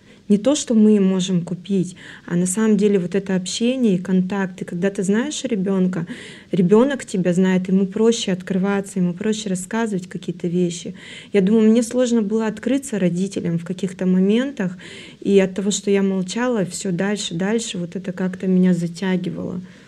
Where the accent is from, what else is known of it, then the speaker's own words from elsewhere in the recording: Irkutsk, Irkutsk Oblast, Russia; also born or lived in Tulun; Я родом, вообще родилась я в Тулуне. Жила я в городе Иркутске. То у меня просто у меня жила бабушка, и так было удобно, там в больнице мама рожала. Жили мы в Иркутске, то есть с самого детства, школу заканчивала там